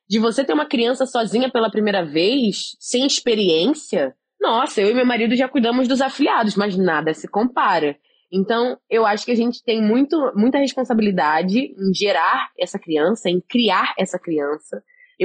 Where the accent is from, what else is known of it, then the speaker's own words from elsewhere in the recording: Brazil; pra gente não é tão diferente porque nós somos brasileiros, então a cultura dela, a primeira língua dela vai ser português.